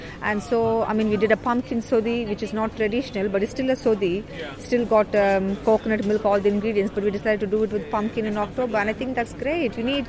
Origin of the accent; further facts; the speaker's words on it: Tamil Nadu, India; moved away as an adult; now in United Kingdom; I came over from India, from Tamil Nadu, about 30 years ago. So I have been here a long time.